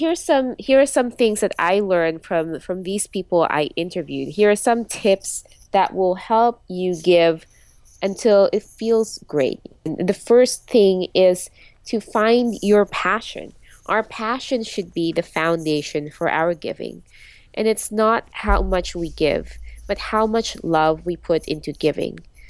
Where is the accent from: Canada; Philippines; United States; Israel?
Philippines; Well, I grew up in the Philippines, and you know, growing up in a place like that where there's a huge gap between the well-to-do and the underprivileged